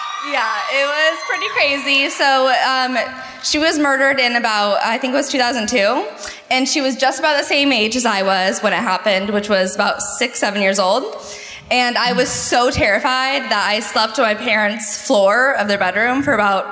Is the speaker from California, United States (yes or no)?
yes; San Diego, California, United States; I am from San Diego. Oh. I live out in Alpine, which is way east.